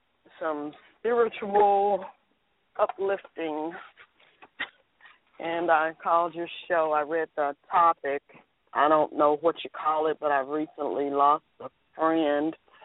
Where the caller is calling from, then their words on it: Memphis, Tennessee, United States; I'm calling from Memphis, Tennessee.